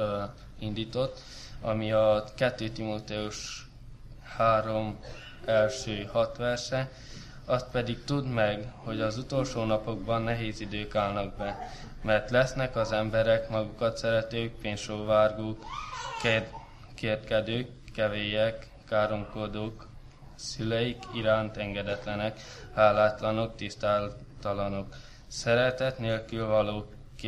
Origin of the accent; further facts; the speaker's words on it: Zalău, Sălaj, Romania; a Zilai Baptista gyülekezetből jöttem el ide, ott lakunk már, ott nőttem fel a gyülekezetbe